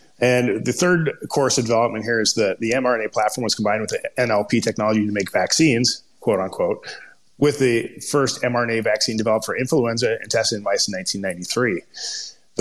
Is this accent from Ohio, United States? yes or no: no; Minnesota, United States; accent: Minnesota; That's just my terrible Minnesota accent.